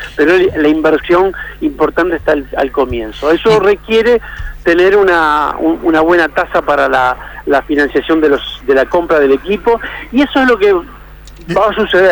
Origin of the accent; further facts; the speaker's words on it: Rosario, Santa Fe, Argentina; now in Buenos Aires, Argentina; originalmente soy de Rosario, Santa Fe.